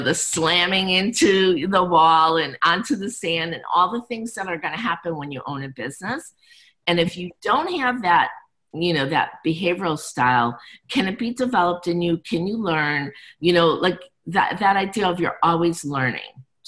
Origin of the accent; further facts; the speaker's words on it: Chicago, Illinois, United States; You know, I grew up in Chicago, so the old movie, The Blues Brothers.